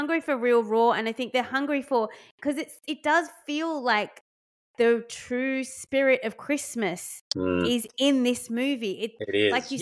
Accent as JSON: {"language": "English", "region": "England", "country": "United Kingdom", "tie": "born or raised there", "said": "I grew up in England, and we had an actual chimney."}